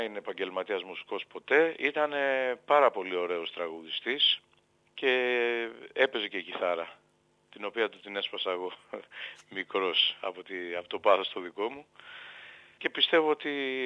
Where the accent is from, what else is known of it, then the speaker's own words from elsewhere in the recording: Athens, Attica, Greece; Η καταγωγή μου είναι ο πατέρας μου από την Κεφαλονιά και η μητέρα μου από την Ικαρία. Εγώ γεννήθηκα στην Αθήνα και μεγάλωσα.